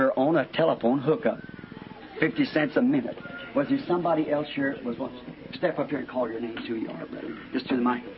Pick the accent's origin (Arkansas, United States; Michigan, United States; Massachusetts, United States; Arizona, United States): Arkansas, United States; Black Rock; Black Rock, Arkansas.